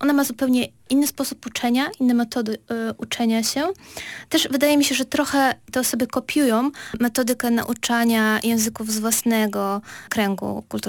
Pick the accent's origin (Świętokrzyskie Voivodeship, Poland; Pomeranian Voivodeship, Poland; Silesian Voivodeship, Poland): Pomeranian Voivodeship, Poland; Ja nie pochodzę z rodziny inteligenckiej, pochodzę z Kaszub.